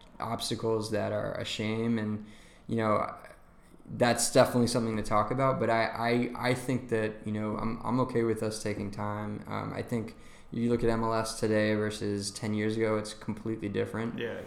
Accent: Washington, District of Columbia, United States; I'm going to have to go directly to my hometown.

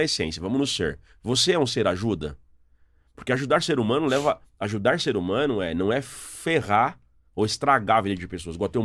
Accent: Mauá, São Paulo, Brazil; Eu sou nascido e criado na cidade de Mauá.

